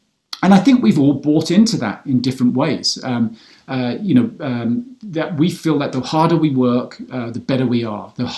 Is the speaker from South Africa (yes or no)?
no; England, United Kingdom; now in United States; I grew up in England, I really struggle with this.